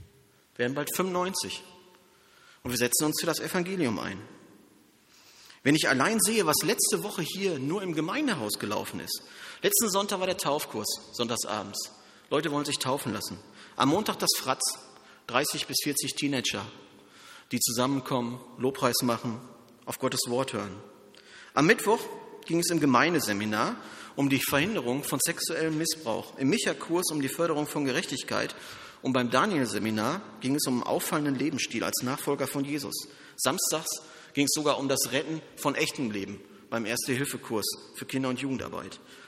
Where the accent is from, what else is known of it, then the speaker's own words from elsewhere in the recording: Germany; Und natürlich bin ich Deutscher und ich bin auch Perfektionist.